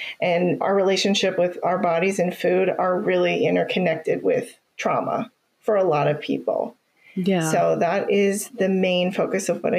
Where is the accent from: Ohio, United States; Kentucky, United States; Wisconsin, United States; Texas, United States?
Ohio, United States; moved away as an adult; now in Florida, United States; I am originally from Ohio. My family moved here in the middle of the pandemic to Florida.